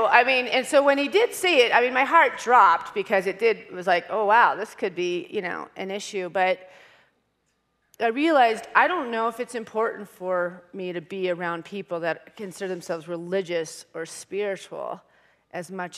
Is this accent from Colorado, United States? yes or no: yes; Boulder, Colorado, United States; I grew up here in Boulder, so it's hard to leave your whole life because everybody's here. A lot of us are still here.